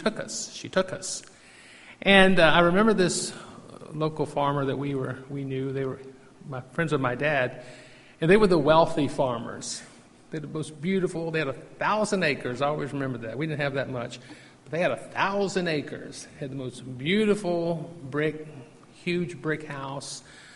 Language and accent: English; Virginia, United States; I'll always in my memory will be embedded when I was growing up in Virginia, and y'all know my story.